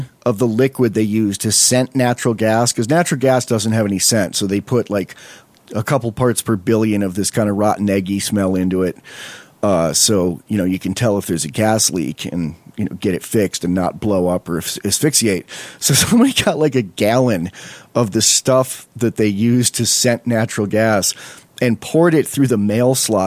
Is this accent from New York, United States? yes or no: yes; Westfield, New York, United States; also born or lived in Fredonia, New York; The other times I got paid not to play, one was in like almost my hometown, Fredonia, New York. It's one town over from Westfield, New York, where I grew up.